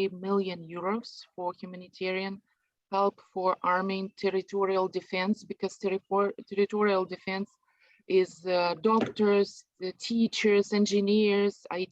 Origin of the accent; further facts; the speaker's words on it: Ukraine; I represent Phoenix Group Foundation from Ukraine. We are from Ukraine.